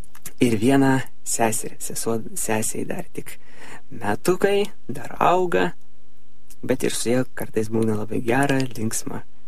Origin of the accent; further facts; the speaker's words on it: Simėnai, Tauragė County, Lithuania; Gyvenu aš Simėnų kaime, Šilalės rajone, jau nuo pat vaikystės savo tam gimtajame kaime.